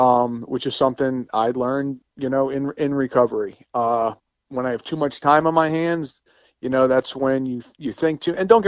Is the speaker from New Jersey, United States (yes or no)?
yes; Marlton, New Jersey, United States; Okay, I'm from Marlton. I'm in South Jersey.